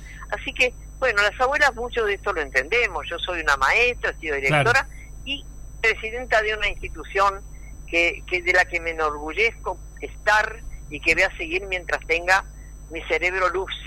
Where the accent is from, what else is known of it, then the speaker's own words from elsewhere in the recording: Argentina; también somos argentinas y participamos en nuestras opiniones con el respeto debido